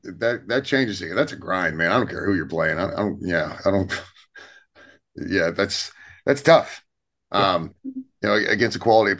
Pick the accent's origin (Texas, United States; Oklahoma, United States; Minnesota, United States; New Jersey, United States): Texas, United States; Houston; I didn't grow up where I didn't grow up playing hockey. I grew up outside of Houston.